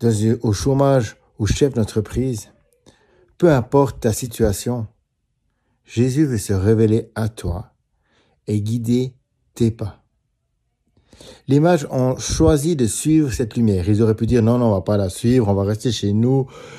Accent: Switzerland; Depuis 20 ans, je suis pasteur. Je viens de Suisse

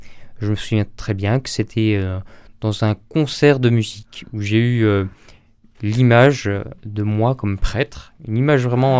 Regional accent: Le Puy-en-Velay, Auvergne-Rhône-Alpes, France; Et j'ai grandi au Puy-en-Velay. Ce lieu m'a beaucoup marqué et a beaucoup compté, je crois, dans ma vocation.

